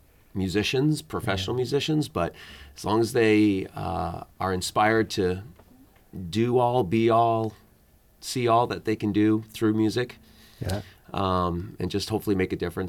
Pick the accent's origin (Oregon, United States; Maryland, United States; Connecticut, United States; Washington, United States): Connecticut, United States; Mystic; also born or lived in Hollywood / Boston; I grew up in Mystic, Connecticut, and then have lived all over, including Hollywood, California, and Boston.